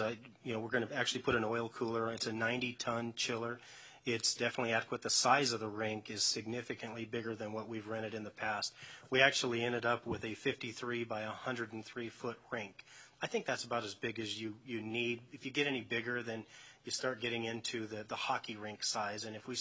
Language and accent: English; Carson, California, United States; I'm born and raised in Carson, and I was driving behind the rink yesterday with my wife